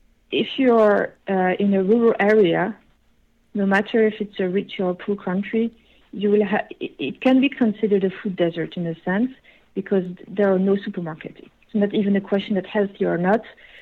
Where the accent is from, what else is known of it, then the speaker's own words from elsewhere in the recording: Chicoutimi, Quebec, Canada; I come from Chicoutimi. It's not a big city like Montreal or Quebec, but still, you know, it's a mid-level city, let's say, two-tier city or three-tier